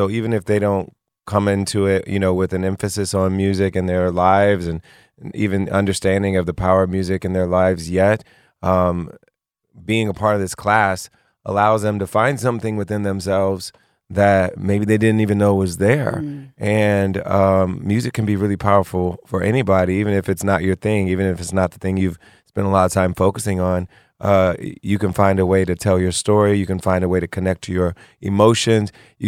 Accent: Springfield, Ohio, United States; moved away as an adult; now in Philadelphia, United States; I grew up in Springfield, Ohio. I came to Philadelphia to go to college, but I grew up in Springfield, Ohio

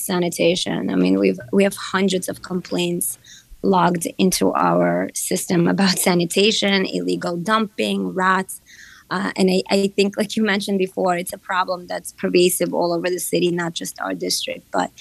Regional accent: Ukraine; so many of my constituents are from Ukraine, and I'm from Ukraine.

